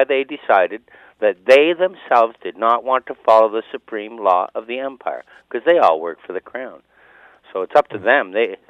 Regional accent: Toronto, Ontario, Canada; I grew up in Toronto on the banks of the Humber

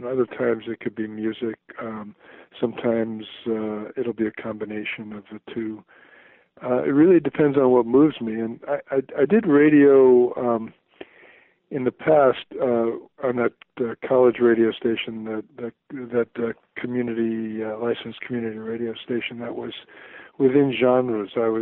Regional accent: New York, United States; I used to listen to that station growing up. That was I lived in New York. I'm originally from New York, and that was freeform radio has kind of always been close to my heart.

